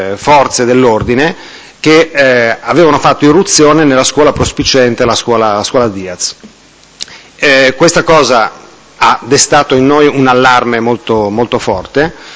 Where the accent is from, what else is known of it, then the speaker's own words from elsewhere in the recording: Gaggiano, Lombardy, Italy; born there; Sono nato a Gaggiano, provincia di Milano, l'8/12/1951.